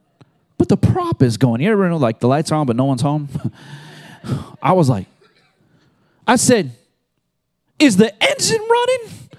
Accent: Washington, United States; I've been in a lot of small planes since I was raised in the San Juan Islands, one of the major modes of transportation to get around the islands.

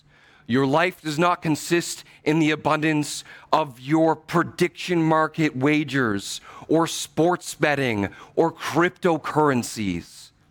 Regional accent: Stouffville, Ontario, Canada; I grew up in Stouffville, went to school for university in Virginia.

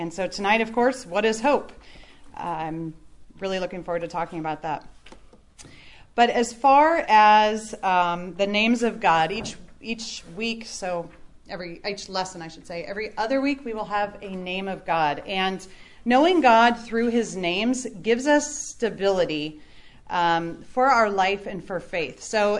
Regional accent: California, United States; growing up in California, where, you know, you feel like California's going to one earthquake short of falling into the sea

